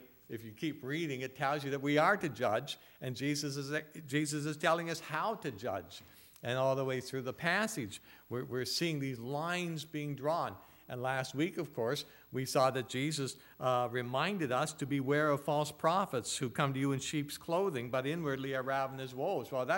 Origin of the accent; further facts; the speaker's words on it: New Brunswick, Canada; I said, "You're from New Brunswick, and so am I. Where are you from?"